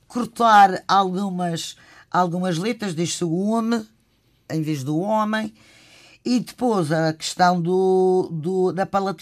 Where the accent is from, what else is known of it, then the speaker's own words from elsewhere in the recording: Funchal, Madeira, Portugal; accent: Madeiran; E que eu sou madeirense, não faço por ser de outro modo, mas sou do Funchal